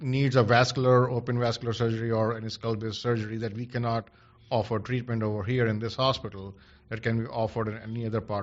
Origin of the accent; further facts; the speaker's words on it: Delhi, India; moved away as an adult; also born or lived in Bombay / Bangalore; So I'm from Delhi.